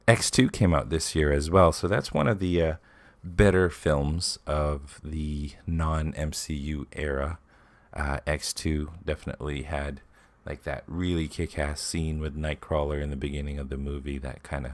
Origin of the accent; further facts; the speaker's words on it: Canada; I am from Canada